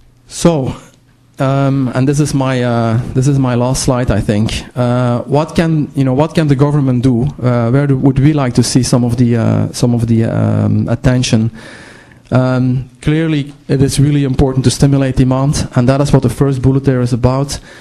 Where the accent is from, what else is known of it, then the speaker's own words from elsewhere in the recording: Belgium; I will give a very small example from my home country. I mean, Belgium is very small, 10 million people.